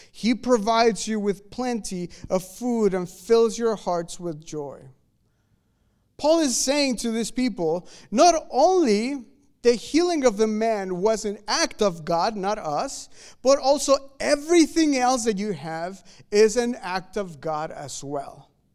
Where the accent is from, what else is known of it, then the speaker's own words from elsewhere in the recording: Mexico; I grew up in Mexico, and most of the people in Mexico are Catholic. And as I grew up as a good Pentecostal